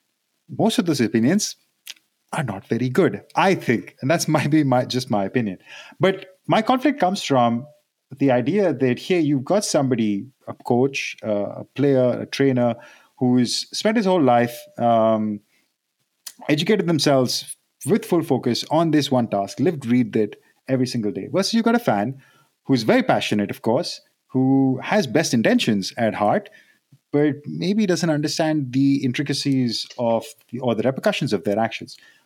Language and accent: English; India; If you didn't know, I'm Indian. Well, at least I was born Indian and love that sport.